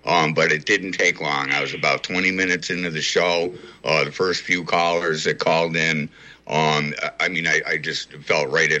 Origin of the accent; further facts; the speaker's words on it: Massachusetts, United States; Well, I am from Western Massachusetts. I'm just an angry country boy. So I don't have that Worcester dialect. I don't quite sound like a Bostonian.